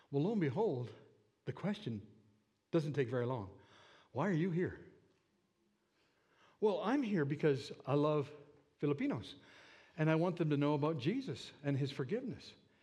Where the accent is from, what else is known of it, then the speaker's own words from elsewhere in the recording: Canada; So I'd go in the class, I'd stand up and say … I'm from Canada, here's what Canada's like, blah, blah, blah, blah, blah.